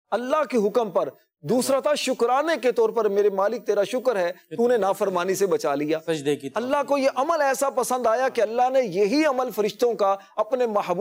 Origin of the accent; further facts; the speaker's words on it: Hasilpur, Punjab, Pakistan; ہمارا شہر حاصل پور، ہمارا شہر ہے،